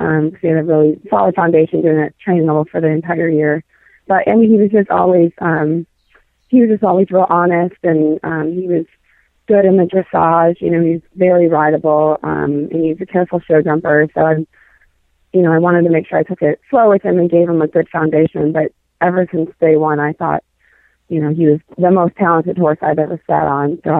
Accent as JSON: {"language": "English", "region": "Michigan", "country": "United States", "said": "I'm from Michigan, so I had been to Rolex several times and been there to watch"}